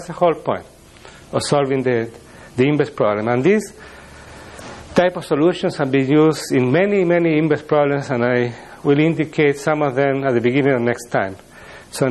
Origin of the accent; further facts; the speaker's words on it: Chile; My country is, I come from Chile